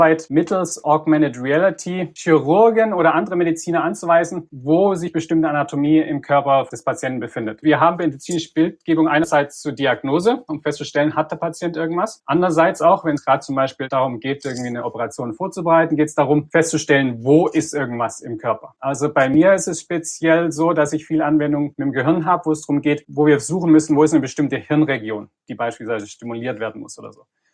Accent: Reutlingen, Baden-Württemberg, Germany; moved away as an adult; also born or lived in Leipzig; now in United States; gebürtiger Reutlinger im Schwabenland, habe dann in Leipzig studiert und bin nach meinem Doktor in die USA gekommen, nach Stanford.

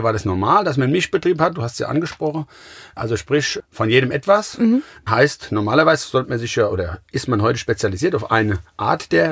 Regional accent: Gau-Bischofsheim, Rhineland-Palatinate, Germany; Ich komme aus Gaubischofsheim. Das ist ungefähr 10 Kilometer von Mainz.

